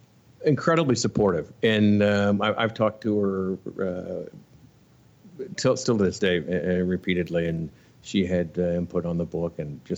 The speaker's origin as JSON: {"language": "English", "region": "Ohio", "country": "United States", "tie": "born or raised there", "said": "got a job at the NBC station in my hometown of Ohio, which I quickly outgrew and started sending out material to bigger cities."}